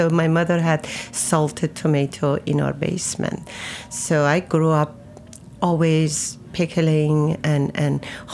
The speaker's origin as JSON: {"language": "English", "region": "Isfahan", "country": "Iran", "tie": "born or raised there", "second_language": "English", "said": "I grew up in Isfahan, which is the center of Iran, yeah."}